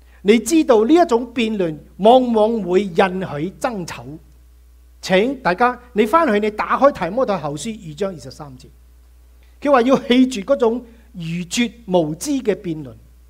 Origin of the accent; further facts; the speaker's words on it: Guangdong, China; 我们广东人有一句说话很有意思